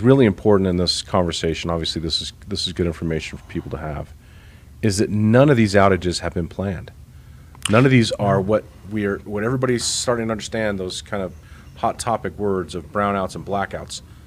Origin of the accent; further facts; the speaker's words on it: Denver, Colorado, United States; And I mean, growing up in Denver, just reflecting on as a child, I remember we had a closet that had a specific section of candles